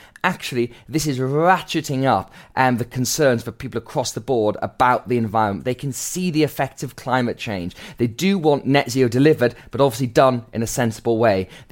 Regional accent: Gateshead, North East England, United Kingdom; growing up in Gateshead, a town that often fall into the left behind category.

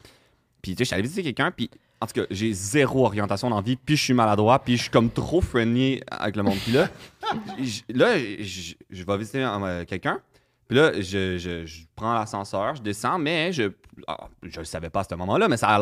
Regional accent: Saint-Jérôme, Quebec, Canada; mais en plus, je viens de Saint-Jérôme, là, je devrais en avoir.

